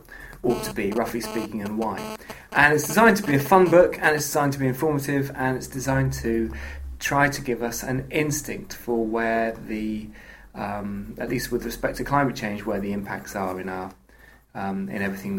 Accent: London, United Kingdom; In London.

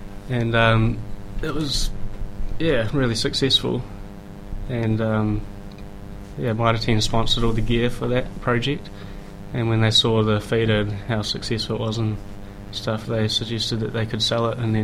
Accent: Featherston, Wellington, New Zealand; moved away as an adult; So, my parents came over here when I was only 8 months old, and I was raised in the Wairarapa in the small town Featherston. I stayed there till I was about 21

